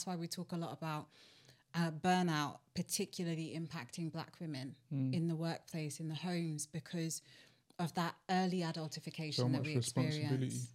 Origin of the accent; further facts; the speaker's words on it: Nigeria; Because, you know, I'm Nigerian and it's very much the village raises the child.